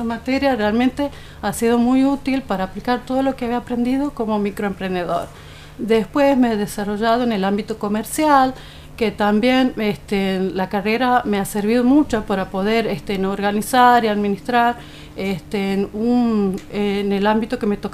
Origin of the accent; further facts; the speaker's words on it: Tucumán, Argentina; moved away as an adult; now in Santiago del Estero, Argentina; Yo soy tucumana y bueno, vine a desempeñarme y a formar una familia aquí en Santiago del Estero.